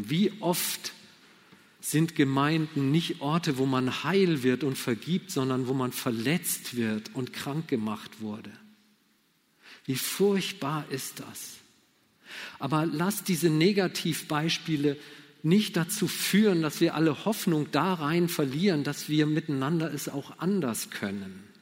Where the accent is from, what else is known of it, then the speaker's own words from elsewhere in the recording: Germany; Als Deutsche erwarten wir natürlich immer ungeheuer viel von Institutionen und erst recht vom Staat.